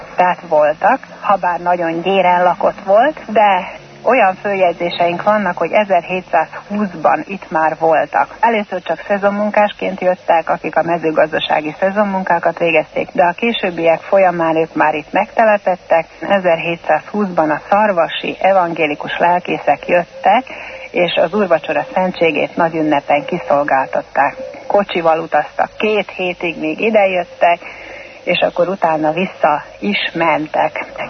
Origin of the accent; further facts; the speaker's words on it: Subotica, Vojvodina, Serbia; born there; Szabadkán születtem, és az odavaló evangélikus gyülekezetnek a tagja voltam.